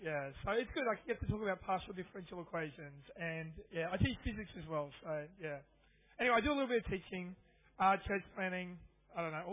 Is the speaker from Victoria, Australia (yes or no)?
no; Redcliffe, Queensland, Australia; Now, I'm from Redcliffe. It's a bit like Ipswich.